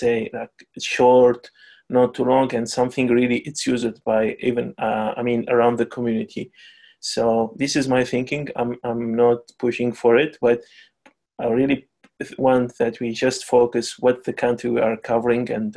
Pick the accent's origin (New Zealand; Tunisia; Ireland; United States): Tunisia; I'm from Tunisia